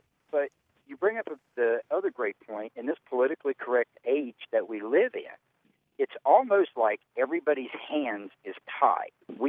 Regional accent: Ohio, United States; I remember in seventh grade, you know, I grew up in Southern Ohio.

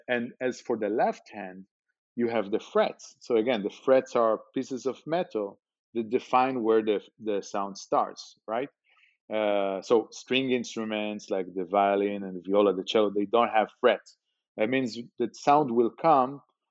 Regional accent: Beersheba, Southern District, Israel; he came to my hometown, Be'er Sheva.

